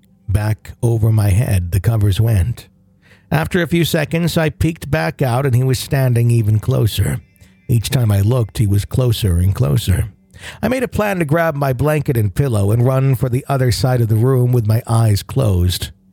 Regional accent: Florida, United States; he couldn't wait for me to see snow for the first time. We're from Florida.

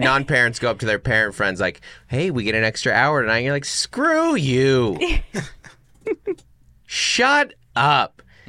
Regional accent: Pacific Northwest, United States; we grew up in the Northwest, so we would go to school in the dark.

